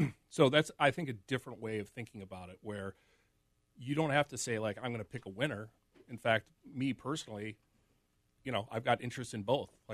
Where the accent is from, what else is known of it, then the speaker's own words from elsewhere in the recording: United States; I cannot go to Binance as an exchange because I'm an American